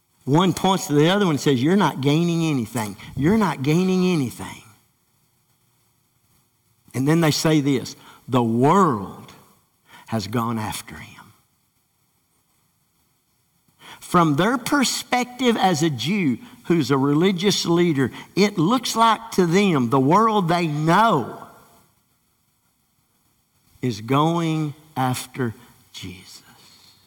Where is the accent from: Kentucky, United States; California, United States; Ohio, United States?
Kentucky, United States; Dexter; Any of you who have been with Brother Ricky for very long know that I'm from Dexter, Kentucky. Proud to be from Dexter, Kentucky. But when I was raised in Callaway County